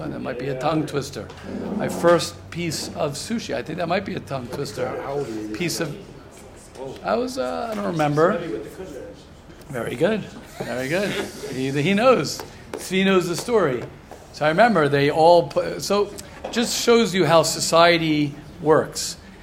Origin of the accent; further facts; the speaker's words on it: United States; As I say many times, I'm an American … baseball, hot dogs, apple pie, and Chevrolet.